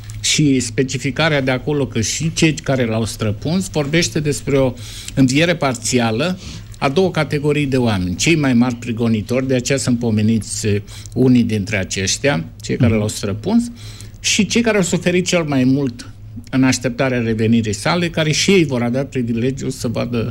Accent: Suceava, Suceava County, Romania; Când eram copil la Suceava, locuiau foarte mulți evrei acolo.

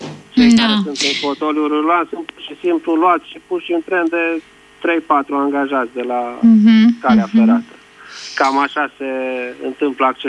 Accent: Brașov, Brașov County, Romania; Și la Brașov, de unde sunt eu, s-a început și partea de accesibilizare.

